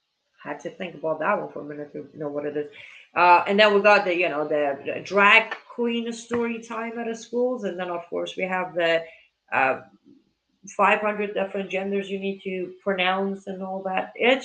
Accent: United States; As an American, I'm a free individual.

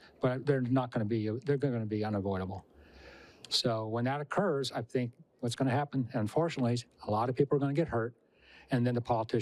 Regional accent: Texas, United States; I'm from Texas, going to Austin and deal with a lot of people in Austin

